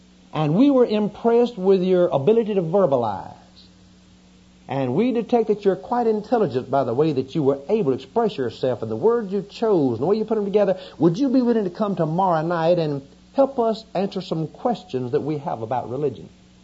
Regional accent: Louisiana, United States; I'm from Louisiana, I mentioned a few moments ago. And down our way, we eat most anything that doesn't eat us first.

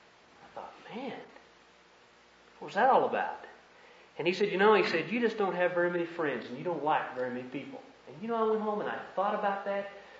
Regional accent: the South, United States; Now, I'm from the South, and I spent a good bit of time down in Oklahoma, and one of the things about the people in the South is they talk fast.

